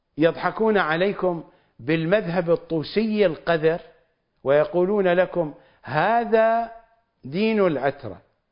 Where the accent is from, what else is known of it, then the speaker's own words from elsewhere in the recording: Iraq; أنا لا أستطيع أن أذهب إلى بلدي وأنا عراقي من الطرفين، أبي عراقي عربي وأمي عراقية عربية، لا أستطيع أن أذهب إلى بلدي.